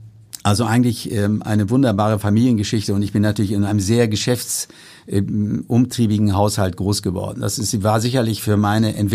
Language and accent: German; Hanstedt, Lower Saxony, Germany; Ich komme aus Hanstedt, aus einer Unternehmerfamilie.